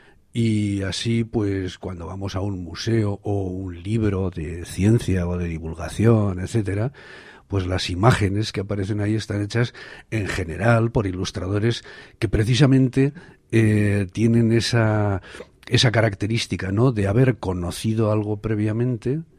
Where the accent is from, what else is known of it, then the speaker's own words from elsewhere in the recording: Burgos, Castile and León, Spain; Bueno, al mundo rural burgalés, porque yo soy de Burgos.